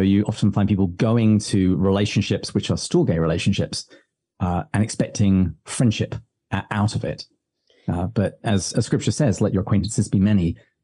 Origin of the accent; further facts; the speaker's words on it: England, United Kingdom; I'm not sure if this is just me being very English, but I've noticed it more in the States